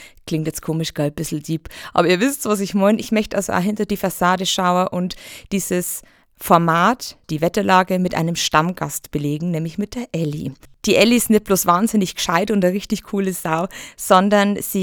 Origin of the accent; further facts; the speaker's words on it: Bavaria, Germany; ich komme aus der Oberpfalz, wenn man vielleicht hört